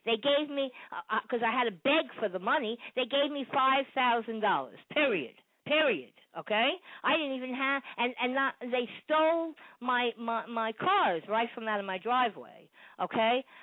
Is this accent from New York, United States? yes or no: yes; Brooklyn, New York, United States; also born or lived in Staten Island; I came from Brooklyn. I came from Bensonhurst, but then I went to Staten Island, New York.